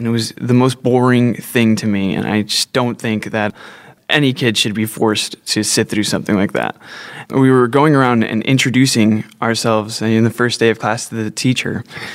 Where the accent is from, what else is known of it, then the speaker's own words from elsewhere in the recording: New Jersey, United States; Growing up in New Jersey, I was a late bloomer, or a little pussy, as they used to call me in school.